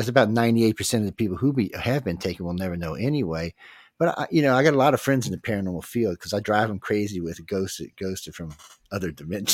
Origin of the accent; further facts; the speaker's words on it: New Orleans, Louisiana, United States; I'm from New Orleans. Trust me, there's some scary, hairy stuff down here when you go walking through the French Quarter at 2 o'clock in the morning, man.